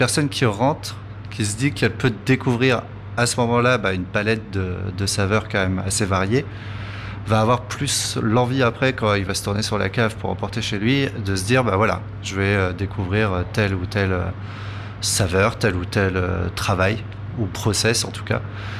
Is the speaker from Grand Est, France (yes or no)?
yes; Charleville-Mézières, Grand Est, France; Moi, je suis de Charleville-Mézières, donc près de la frontière belge.